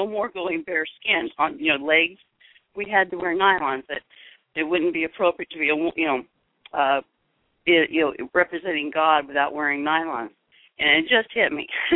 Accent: California, United States; No, I grew up in California.

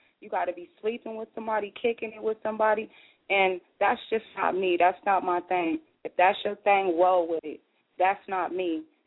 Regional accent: Sacramento, California, United States; Well, like you said, I'm from Sacramento, representing all the females up out here doing it.

